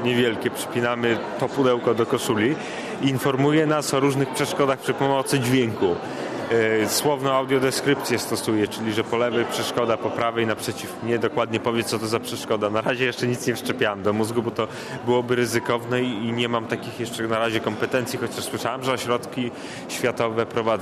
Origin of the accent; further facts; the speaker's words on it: Białystok, Podlaskie Voivodeship, Poland; also born or lived in Greece; Bo połowa mojej rodziny z Grecji pochodzi, tam się urodziłem i w wieku 6 lat do Polski przyjechaliśmy, mieszkam w Białymstoku obecnie. I tutaj właściwie całą edukację normalną przeszedłem.